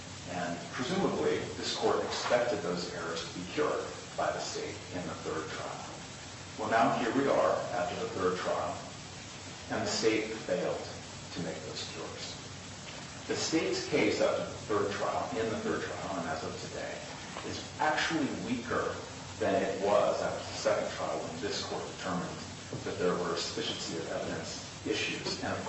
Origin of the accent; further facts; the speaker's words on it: Moscow, Idaho, United States; holding arguments here in Moscow on this case. This is my hometown.